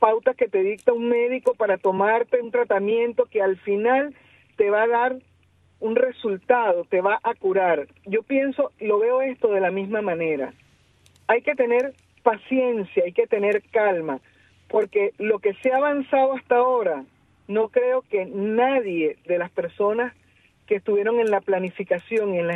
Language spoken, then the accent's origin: Spanish; Venezuela; a mí me pasa como venezolana